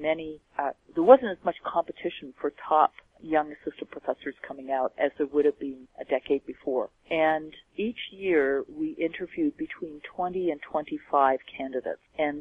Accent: Canada; And I, being Canadian, having grown up in Canada, I had a strong desire that our children would actually be educated in Canada.

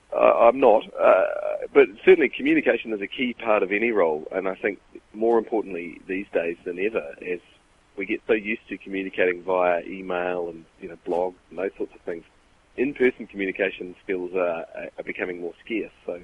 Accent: New Zealand; I grew up in New Zealand, way at the bottom of the world

